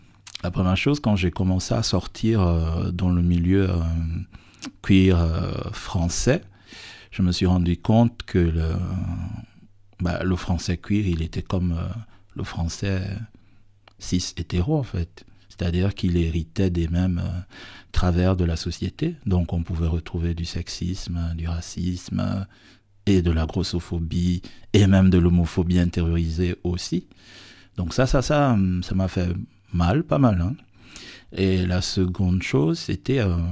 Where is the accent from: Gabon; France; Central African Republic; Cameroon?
Gabon; moved away as an adult; lorsque j'ai quitté le Gabon, donc qui est mon pays d'origine, j'avais 18 ans, je venais d'avoir le bac